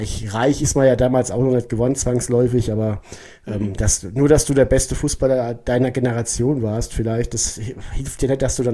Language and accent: German; Odenwald, Germany; Ich komme ja aus dem Odenwald.